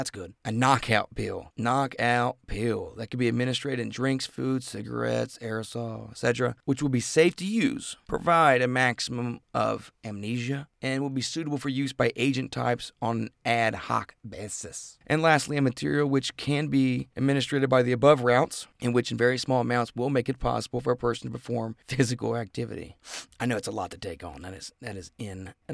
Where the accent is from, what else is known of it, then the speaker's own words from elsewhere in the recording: Canada; accent: Canadian; That's all I got from my Canadian accent.